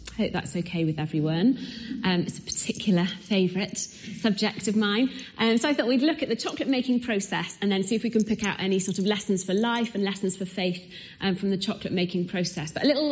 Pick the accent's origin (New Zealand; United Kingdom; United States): United Kingdom; Cardiff, Wales; now in Tunbridge Wells, United Kingdom; I live just outside Tunbridge Wells, and I'm married to Andy, who's Scottish, and I grew up in Cardiff